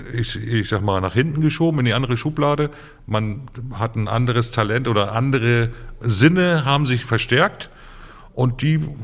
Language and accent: German; Germany; wo wir auch als Deutsche hier noch in den Kinderschuhen sind.